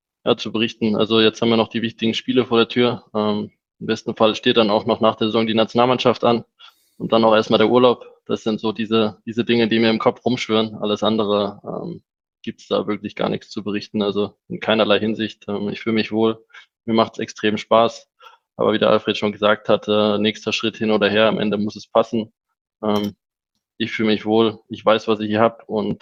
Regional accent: Germany; Ich bin ja aufgewachsen in Deutschland.

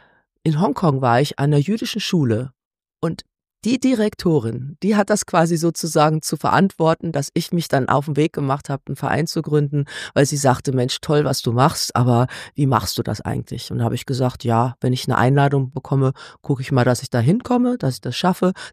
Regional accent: Kassel, Hesse, Germany; ich bin ja auch in der Motzstraße groß geworden in Kassel.

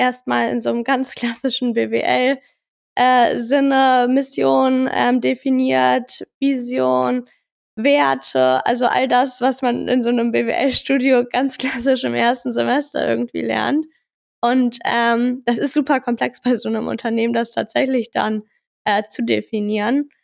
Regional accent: Hanover, Lower Saxony, Germany; Hannover ist und war immer meine Heimat aber irgendwo und deshalb freue ich mich aber auch nächstes Jahr dann wieder hier zurückziehen zu dürfen

